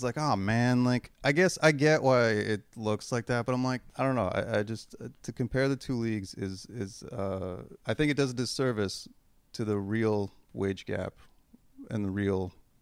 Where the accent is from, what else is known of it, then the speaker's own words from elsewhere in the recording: Canada; because I'm fucking Canadian.